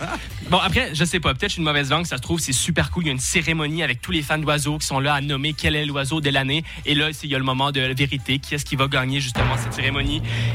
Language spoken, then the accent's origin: French; Canada; now in Switzerland; moi, je trouve ça fou en tant que Canadien.